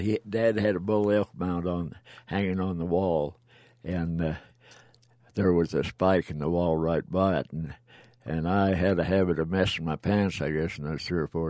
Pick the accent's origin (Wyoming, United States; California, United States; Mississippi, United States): Wyoming, United States; I was born on the Muleshoe Ranch, and a dentist delivered me. There was no doctor available.